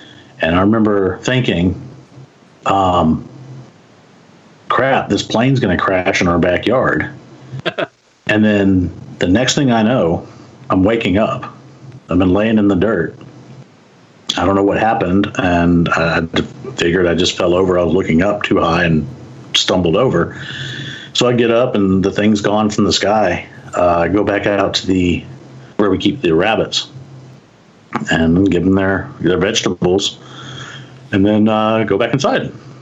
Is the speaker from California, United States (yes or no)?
no; Texas, United States; I grew up in West Texas, way out in the middle of the desert, next to a military base. I'm a military brat. My dad was in the Air Force.